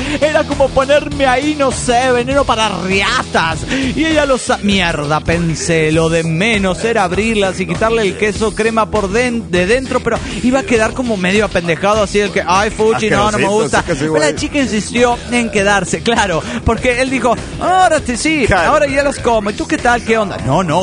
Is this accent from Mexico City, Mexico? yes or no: no; Tepic, Nayarit, Mexico; de Tepic, Nayarit, México.